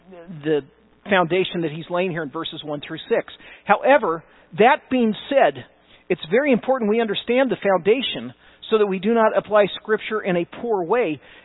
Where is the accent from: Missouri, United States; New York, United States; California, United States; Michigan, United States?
California, United States; Santa Rosa; growing up in Santa Rosa, a lot of times we would head down to San Francisco.